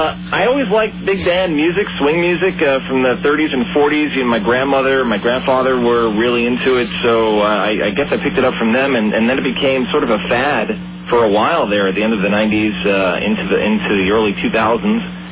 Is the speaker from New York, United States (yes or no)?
yes; Brooklyn, New York, United States; Yeah, I'm from Brooklyn. You know that, so.